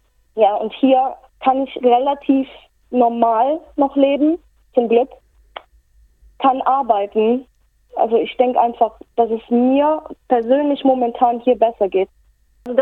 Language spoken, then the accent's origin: German; North Rhine-Westphalia, Germany; Das ist zum Beispiel gerade da, wo ich herkomme aus dem Staat. Also ich meine, in Nordrhein-Westfalen leben 28 Millionen Menschen.